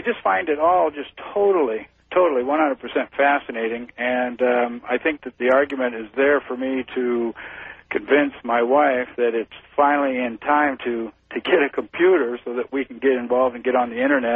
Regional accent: California, United States; moved away; I'm somewhat transplanted from California, and I've been up here about 15 years now.

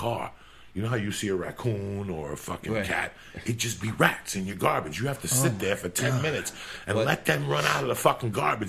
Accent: Cuba; now in United States; I grew up on ADHD for a while when I came from Cuba, and we would kill rats.

